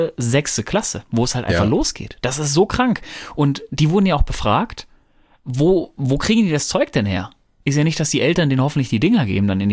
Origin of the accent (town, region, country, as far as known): North Rhine-Westphalia, Germany